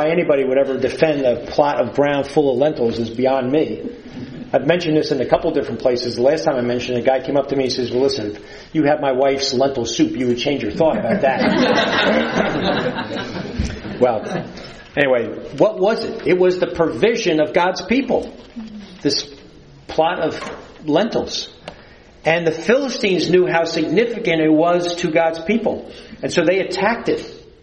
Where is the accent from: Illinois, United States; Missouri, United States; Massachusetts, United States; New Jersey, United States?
New Jersey, United States; As you know, I come from the Jersey Shore area.